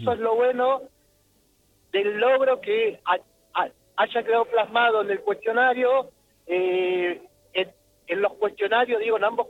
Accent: Trelew, Chubut, Argentina; yo soy del Chubut de Trelew, yo soy mapuche de allá.

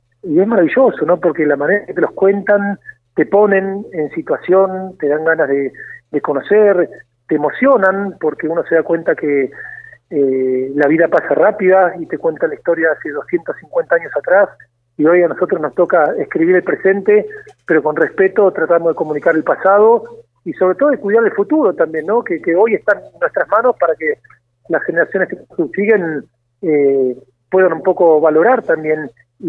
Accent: Argentina; somos todos argentinos, y nos ha tocado nacer en distintas localidades y todo, pero yo me siento parte de estas tierras

